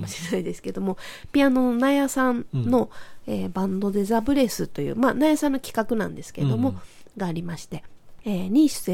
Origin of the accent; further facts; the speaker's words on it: Kobe, Hyogo, Japan; 4日目は私のふるさとであります神戸